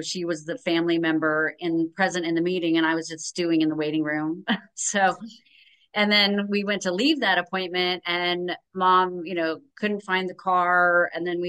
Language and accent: English; Iowa, United States; I grew up in Iowa, so I'm a Midwesterner, and then moved around the country and ended up in the last year in Arizona.